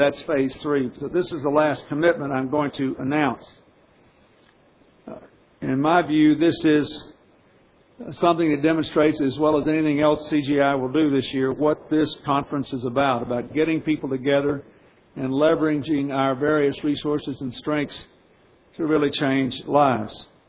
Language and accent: English; Arkansas, United States; coming back from the 50th anniversary of the Little Rock Central High School crisis in my home state